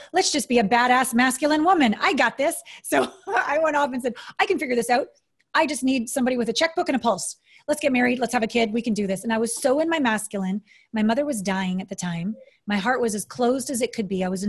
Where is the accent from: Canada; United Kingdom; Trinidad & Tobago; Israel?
Canada; And I'm Canadian.